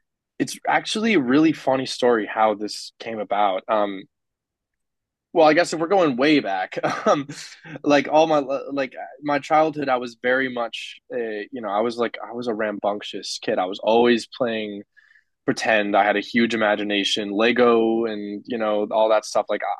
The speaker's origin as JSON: {"language": "English", "town": "Calgary", "region": "Alberta", "country": "Canada", "lives_now": "London, United Kingdom", "said": "I am from Calgary, Alberta, Canada, and I am currently, as you said, playing Josh in Clueless the Musical on the West End. I'm just a Canadian doing what I can, living it up in London."}